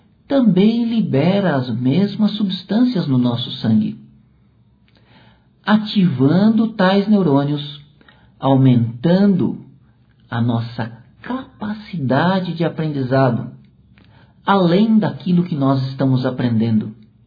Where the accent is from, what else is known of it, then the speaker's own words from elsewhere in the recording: São Paulo, Brazil; eu sou paulistano.